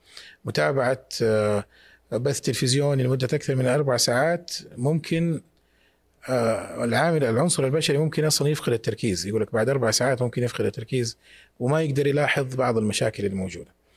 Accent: Mecca, Makkah Province, Saudi Arabia; أكثر كثافة بشرية في العالم كفعالية عندنا في مكة أثناء الحج

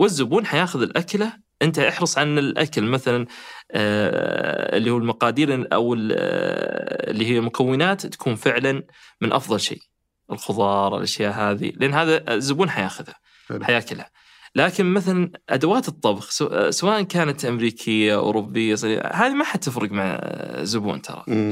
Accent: Saudi Arabia; لأنه ترى مخالفات التعقيم جدا صارمة عندنا في السعودية

